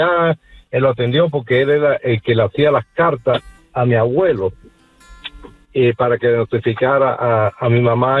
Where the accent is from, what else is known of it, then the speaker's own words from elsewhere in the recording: Cuba; born there; yo nací en Cuba. Uh-huh. Mis padres nacieron en Cuba, pero los dos padres de mi padre y de mi madre nacieron en Tenerife